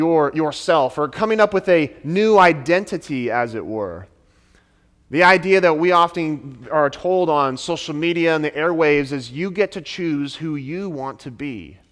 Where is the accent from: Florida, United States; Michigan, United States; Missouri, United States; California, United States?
California, United States; Sacramento; I'm originally from Sacramento up north, but I went to college here in Southern California, so very familiar with this beautiful state.